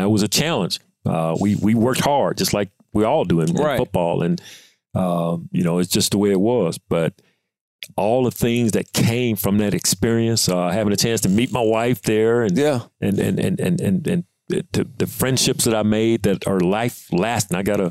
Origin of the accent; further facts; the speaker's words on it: Mississippi, United States; And we're both being from Mississippi and playing in the SWAC